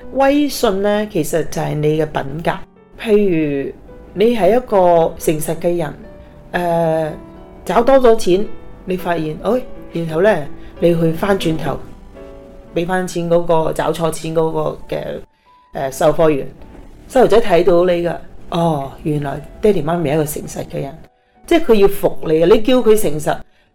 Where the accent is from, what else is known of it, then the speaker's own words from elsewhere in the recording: China; 我很喜欢我们中国人呢有个领导人温家宝总理。